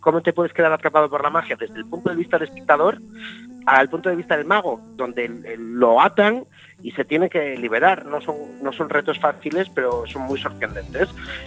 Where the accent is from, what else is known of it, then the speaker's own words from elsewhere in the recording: Galicia, Spain; Es la primera vez que lo hago en Galicia, aunque yo soy gallego.